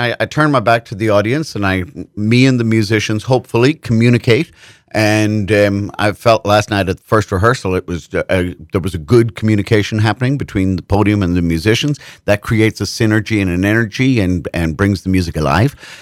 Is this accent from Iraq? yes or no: no; Ireland; accent: Irish; also born or lived in Germany / Netherlands; now in Texas, United States; Or maybe it's because I was born and reared in Ireland.